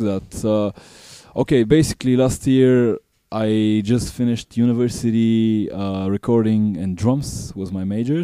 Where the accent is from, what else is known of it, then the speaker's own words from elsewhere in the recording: Vratsa, Vratsa Province, Bulgaria; Bulgaria. I come from Vratsa, which is a small city near Sofia, near the capital. Okay. I come from a really small little mountain place.